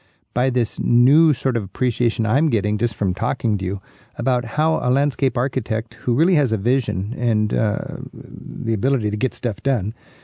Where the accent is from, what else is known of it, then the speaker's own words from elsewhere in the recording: Seattle, Washington, United States; I grew up in Seattle, went to the University of Washington